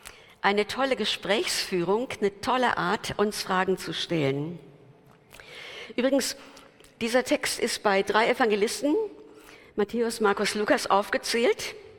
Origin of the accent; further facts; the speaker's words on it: Frankfurt, Hesse, Germany; now in Ruhr area, Germany; In Frankfurt, da wo ich herkomme, da sagt man, ei gute wie?